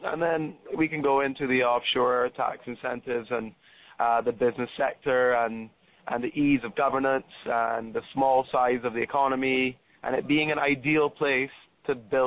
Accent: Barbados; also born or lived in Canada; I was born in Barbados. Come from my mom's Trinidadian, my dad's Syrian. I did go to university in Canada, lived there for 4 years.

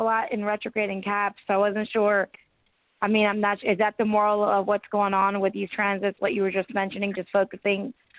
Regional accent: India; I'm from India

